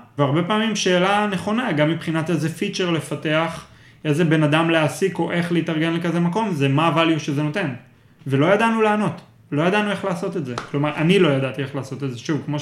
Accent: Kfar Yehezkel, Northern District, Israel; now in Tel Aviv, Israel; כולנו גדלנו בכפר חזקאל, כולנו עברנו ללמוד בבאר שבע, כולנו עכשיו בתל אביב, במרחק 5 דקות הליכה

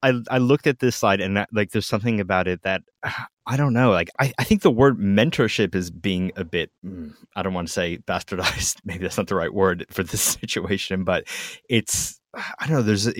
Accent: Australia; accent: Australian; And you just got to taste my Australian accent.

